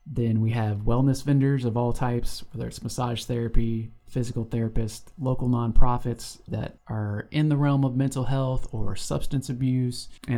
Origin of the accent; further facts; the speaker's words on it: Springfield, Illinois, United States; Yeah, I am from Springfield. Lived here a majority of my life.